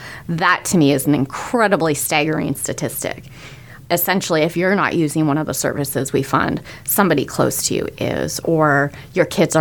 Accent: Ottawa, Ontario, Canada; also born or lived in Toronto; Now, I came from Ottawa and working and living in Toronto

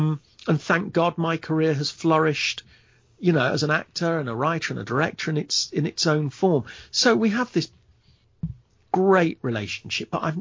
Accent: Leicester, East Midlands, United Kingdom; now in London, United Kingdom; Yeah, I've lived here a long time, but I'm from Leicester originally.

